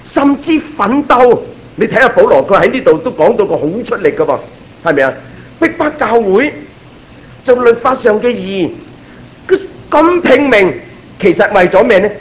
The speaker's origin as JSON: {"language": "Cantonese", "town": "Taishan", "region": "Guangdong", "country": "China", "said": "我是台山人，你们知不知道我们台山人早一两代最喜欢做什么？ 我哋台山人咧有一样嘢咧系个个都中意噶嘛，系金山。"}